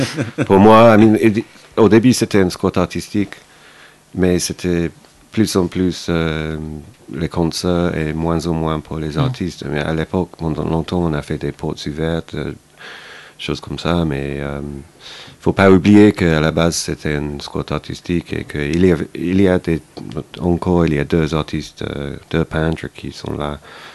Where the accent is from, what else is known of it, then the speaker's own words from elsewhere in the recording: South East England, United Kingdom; French is a second language; now in Paris, France; Dans le sud d'Angleterre. Une heure de Londres par voiture, mais plus sud.